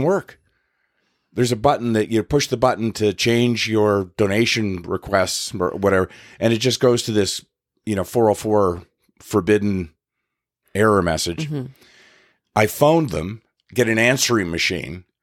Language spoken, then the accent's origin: English; Canada; I'm Canadian.